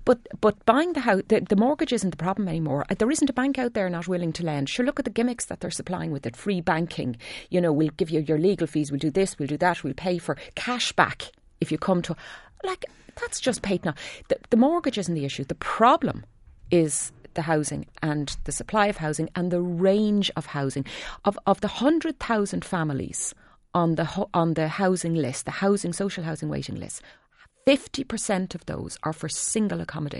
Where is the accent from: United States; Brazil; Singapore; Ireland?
Ireland; Dublin, Leinster; now in Meath, Ireland; I live in Meath. I grew up in Dundrum in County Dublin.